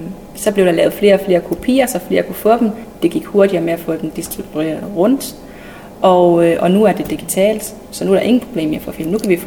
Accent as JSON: {"language": "Danish", "town": "Gærum", "region": "North Denmark Region", "country": "Denmark", "tie": "born or raised there", "said": "Jeg kommer fra Gærm, gik på Gærm skole."}